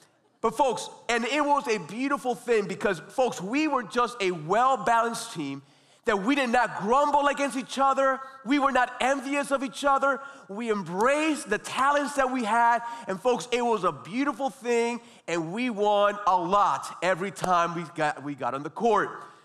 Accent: Miami, Florida, United States; You know, many of you know that I was raised right here in Miami.

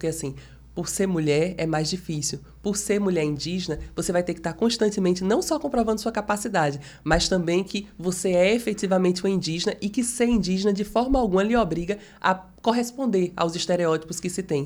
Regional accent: Rodelas, Bahia, Brazil; se eu estivesse em Rodelas, que é onde fica a minha aldeia, eu já estaria curada

